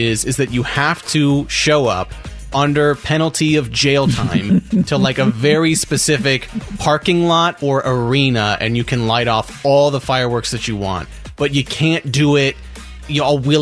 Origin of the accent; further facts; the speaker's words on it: California, United States; I'm from California, so like every single year in the fine state of California, there is some kind of a massive fire